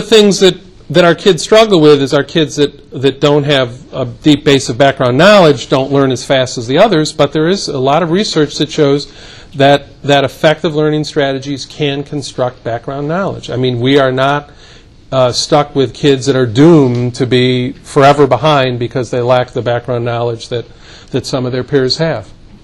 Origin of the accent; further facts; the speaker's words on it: Rochester, New York, United States; In New York State, where I'm from Rochester, New York, I forgot to mention that.